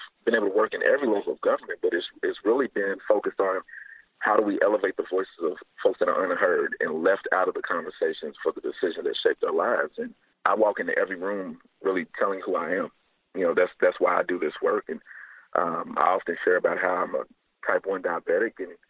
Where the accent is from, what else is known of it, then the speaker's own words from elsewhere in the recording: Louisville, Kentucky, United States; my background growing up in Kentucky is really what inspired me to stand up to this incredible challenge now. And, you know, I'm from the west end of Louisville in Kentucky, and Louisville's one of the most segregated cities in the country.